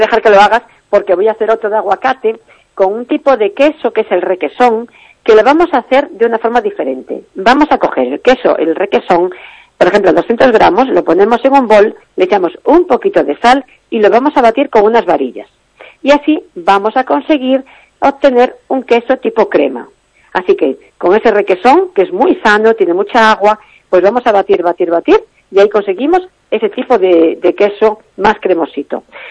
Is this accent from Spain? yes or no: yes; Galicia, Spain; nosotros somos gallegas.